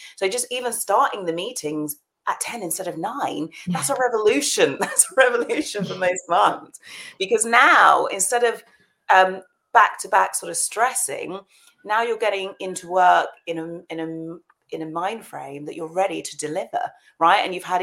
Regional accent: United Kingdom; And then ladder on that, we're British too.

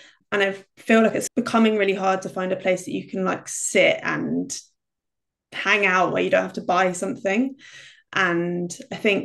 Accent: London, United Kingdom; my experiences of growing up in London. And London's a city that's changing really rapidly.

